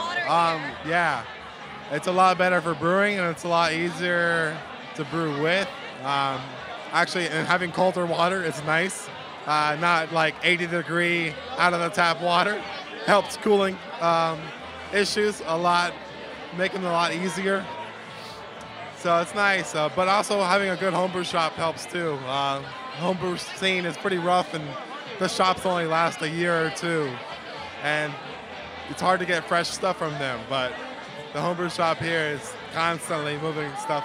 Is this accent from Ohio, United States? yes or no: no; Miami, Florida, United States; now in Bensonhurst, United States; I mean, I just moved there back in January. Originally, I'm from Miami.